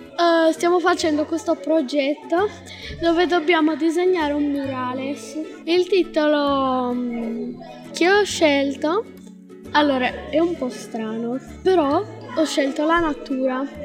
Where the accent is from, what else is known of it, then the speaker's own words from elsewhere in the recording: Fondi, Lazio, Italy; sono di Fondi